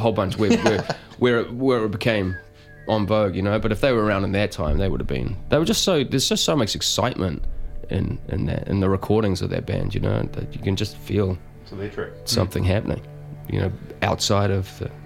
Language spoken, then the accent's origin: English; New Zealand; hey, we're … from New Zealand. Can we play?